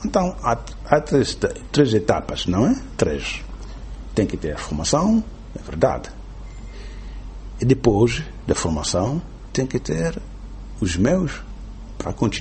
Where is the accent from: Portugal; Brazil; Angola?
Angola; tenho Angola dentro da minha barriga, porque eu sei de onde eu venho.